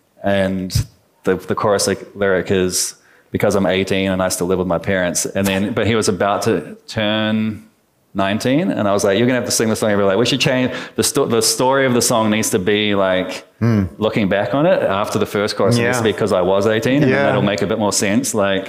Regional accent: New Zealand; I especially, I think, as a Kiwi and being quite laid back, It's good to be around that energy.

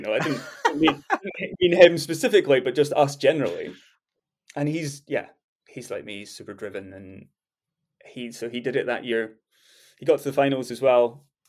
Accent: Scotland, United Kingdom; I'm Scottish

